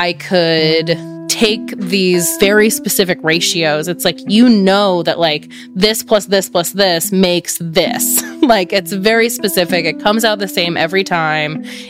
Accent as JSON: {"language": "English", "town": "Richmond", "region": "Virginia", "country": "United States", "tie": "born or raised there", "also_born_or_lived": "New Jersey", "said": "I was born in New Jersey, but I grew up in Richmond, Virginia."}